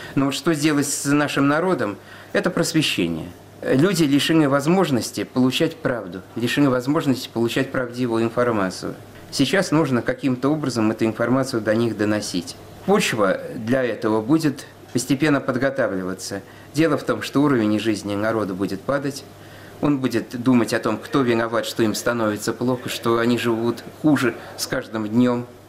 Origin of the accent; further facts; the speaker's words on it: Russia; Я не мог признаться, что я русский. Я никогда не говорил по-русски. Вот русским стало быть стыдно.